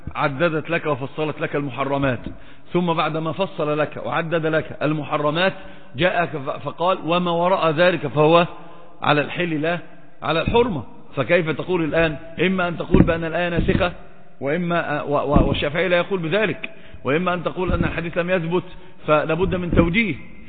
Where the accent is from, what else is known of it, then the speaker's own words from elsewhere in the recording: Egypt; أصلا عندنا في مصر برضو نفس الحكاية